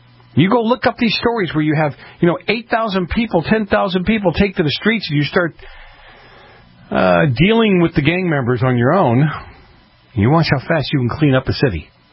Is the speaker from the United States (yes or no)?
yes; Boston, Massachusetts, United States; I go back to my hometown in Boston.